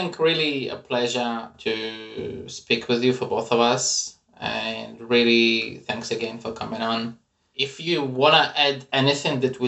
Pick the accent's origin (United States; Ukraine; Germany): Ukraine; Yeah, I'm originally from the Ukraine, so I can relate to what she's saying.